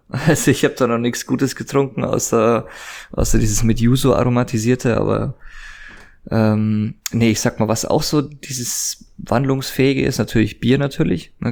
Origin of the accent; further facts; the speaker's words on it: Bavaria, Germany; Ich komme vom Chiemsee aus Bayern